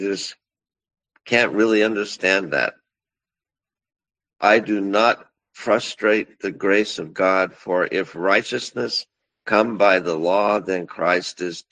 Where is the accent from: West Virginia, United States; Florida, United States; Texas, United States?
West Virginia, United States; Actually, the head of the alignment is from my hometown, the spearhead, and he had an hour chat with President Trump last month.